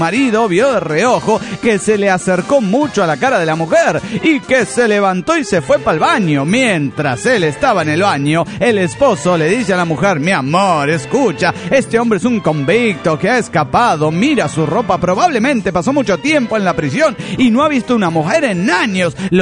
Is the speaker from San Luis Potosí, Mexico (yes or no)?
no; Oaxaca, Mexico; de Oaxaca, México.